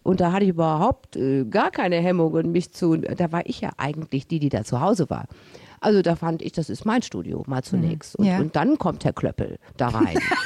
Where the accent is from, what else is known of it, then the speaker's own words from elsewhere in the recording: Mönchengladbach, North Rhine-Westphalia, Germany; Ich bin nun mal in Mönchengladbach geboren und zwar groß geworden, direkt am alten Bückelberg-Stadion.